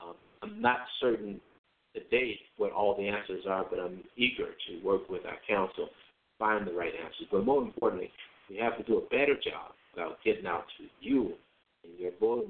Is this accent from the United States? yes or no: yes; Chicago, Illinois, United States; So I'm from Chicago originally, right? And so that was a vastly different environment.